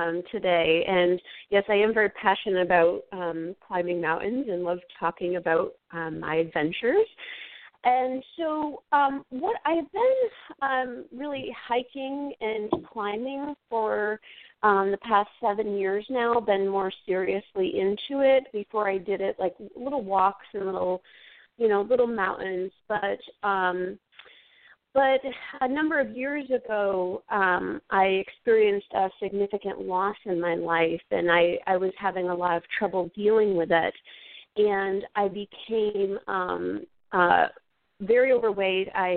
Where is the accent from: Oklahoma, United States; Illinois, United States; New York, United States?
New York, United States; But because I grew up in the Adirondacks, and I always grew up outside, I knew that that was something I would gravitate towards, is just being outside.